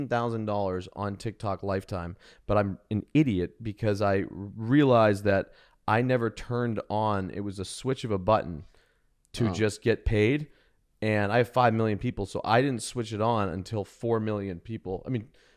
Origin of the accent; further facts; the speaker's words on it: Boston, Massachusetts, United States; I'm from Boston, so I kind of just shoot.